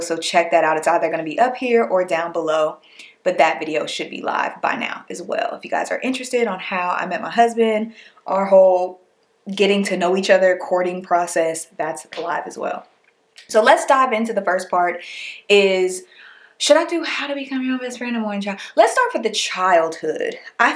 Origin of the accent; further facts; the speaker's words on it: West Coast, United States; My mom was very like, you know, we're from the West Coast, you know, whatever.